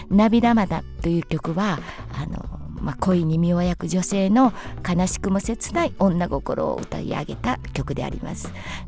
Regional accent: Tatsuno, Kansai, Japan; そしてまた実家の辰野の方に帰りまして、そこからはまあ地元の関西で芸能活動をやってました。

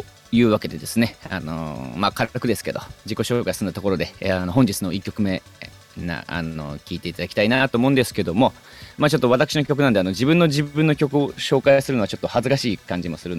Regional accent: Tokyo, Japan; 出身はずっと生まれも育ちも東京で、

